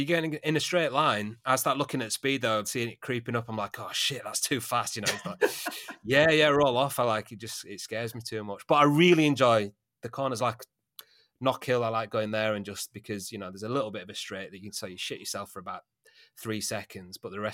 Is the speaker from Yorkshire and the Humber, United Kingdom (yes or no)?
yes; Huddersfield, Yorkshire and the Humber, United Kingdom; we're both from Huddersfield, and he was kind of a bit of a local celeb.